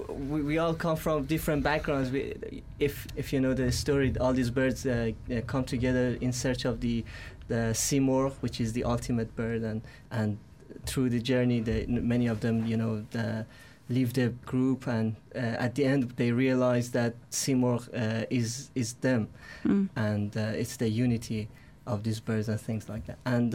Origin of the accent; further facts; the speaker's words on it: Iran; English is a second language; from Iran.